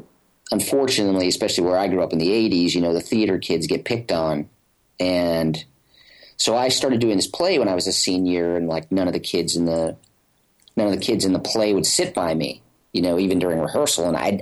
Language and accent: English; Havre, Montana, United States; I am from a little state, a big state with not a lot of people, called Montana.